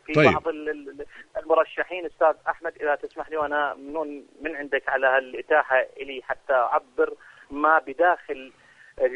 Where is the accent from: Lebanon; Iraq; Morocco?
Iraq; نحن شعب عراقي نعرف عندما تأتي بالوطنية اليوم